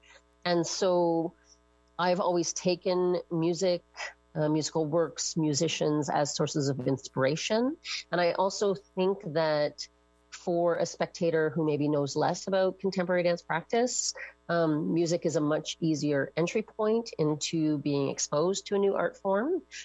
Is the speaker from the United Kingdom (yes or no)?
no; Kingston, Ontario, Canada; now in Montreal, Canada; growing up in a smaller town, I'm from Kingston, Ontario, and I also lived in even smaller villages at different points in my life.